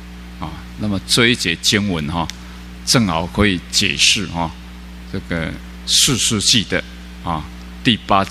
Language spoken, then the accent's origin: Chinese; Chiayi County, Taiwan; 那个都是嘉义的人啊，讲话口音是一样啊，所以我去了他们就认出来了啊